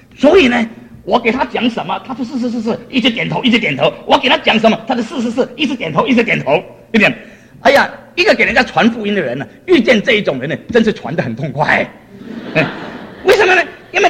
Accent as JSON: {"language": "Chinese", "region": "Fujian", "country": "China", "said": "我们福建人呢、如果这个女人呢、脸肿呢很危险，男人这个脚肿很危险"}